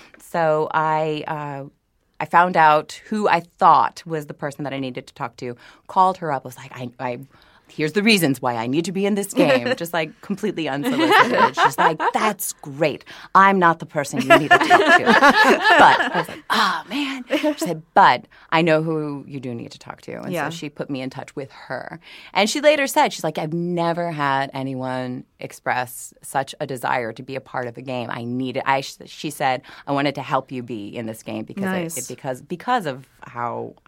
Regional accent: New Orleans, Louisiana, United States; I'm from New Orleans, so I had to be a part of this game. Yeah, there are a lot of different accents in New Orleans.

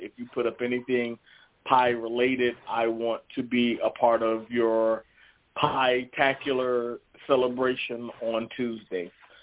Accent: the South, United States; Like, I don't know how y'all play, but I'm from the South. We don't play like that.

